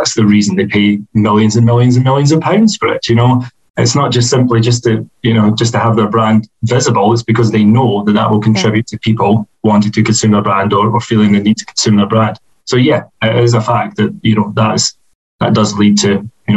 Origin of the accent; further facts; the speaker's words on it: Scotland, United Kingdom; You might detect I'm a Scotsman.